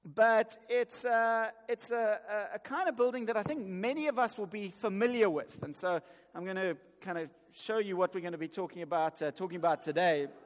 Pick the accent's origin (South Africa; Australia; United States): South Africa; Johannesburg, Gauteng; I grew up in Johannesburg. Now, in Johannesburg, this is how we build fire, okay?